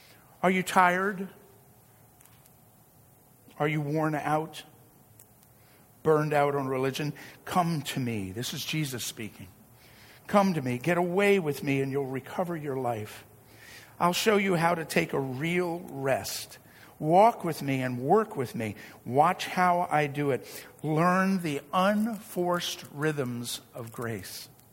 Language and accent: English; Virginia, United States; I grew up in Virginia. Guess what? I grew up right outside of D.C. in Virginia, and it was a very racist area of the country.